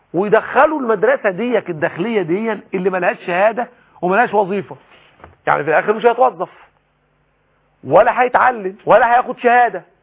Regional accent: Egypt; ويجيبوهم كل سنة عندنا في مصر يعملوا لهم ليه المسابقة بتاعت ليلة القدر

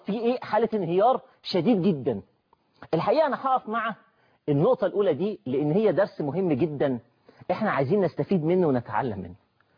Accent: Egypt

